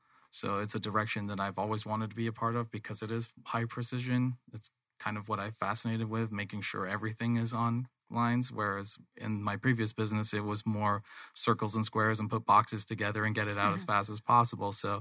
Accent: England, United Kingdom; born there; accent: English; actually, because I'm originally born in England. So my accent is actually an English accent when I'm drinking or talking to my mom.

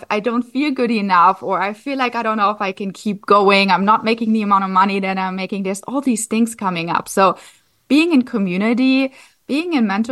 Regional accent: Germany; now in United States; I'm actually from Germany. I do live in South Florida now

